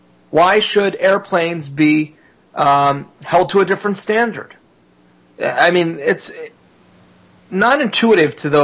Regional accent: Florida, United States; The first of which comes from my home state of Florida

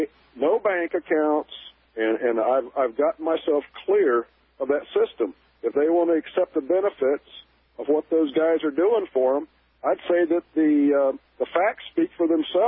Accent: United States; it's about time that these Americans, and I'm American too, get the idea.

